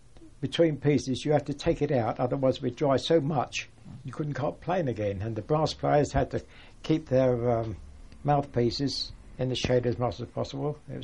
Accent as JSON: {"language": "English", "region": "London", "country": "United Kingdom", "accent": "Cockney", "said": "Incidentally, we're all Cockneys from the London docks."}